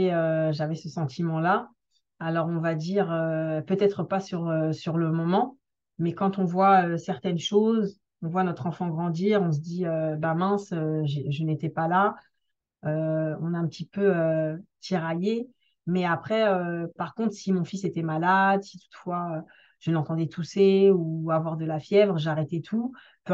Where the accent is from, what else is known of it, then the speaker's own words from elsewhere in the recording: La Courneuve, Île-de-France, France; J'ai grandi en banlieue à La Courneuve.